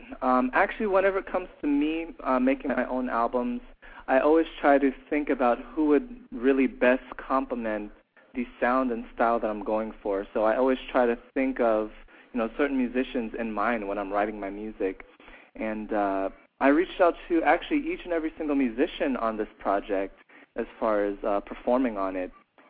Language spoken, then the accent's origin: English; Tampa, Florida, United States; And I actually have a CD release party in Tampa on Wednesday here in my hometown.